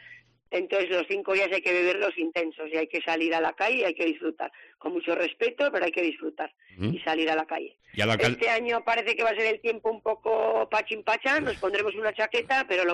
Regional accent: Fontellas, Navarre, Spain; yo soy de Fontellas de siempre, y la verdad que es un pueblito

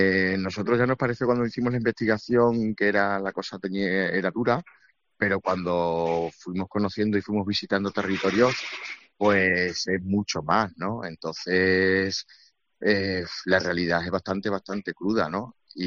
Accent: Cabeza del Buey, Extremadura, Spain; nosotros también somos del mundo rural, vivimos en un pueblo, somos de Cabeza del Buey, que es un pueblo que se encuentra en la provincia de Badajoz pegando a los Pedroches ya de Córdoba, es el último pueblo antes de entrar para Belarcaza.

